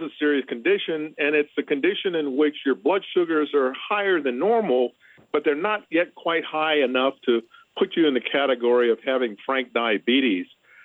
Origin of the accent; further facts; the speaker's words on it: Louisiana, United States; And I have to tell you, I'm from Louisiana, and so the number that I'm about to cite of 38.1% of people in Louisiana being considered being obese